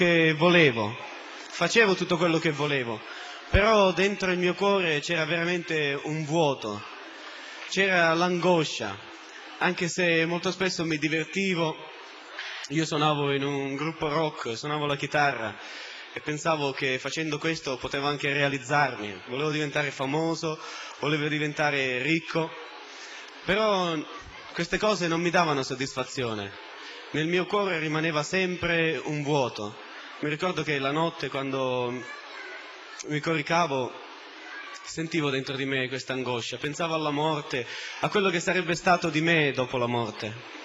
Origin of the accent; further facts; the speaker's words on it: Trapani, Sicily, Italy; vengo da Trapani.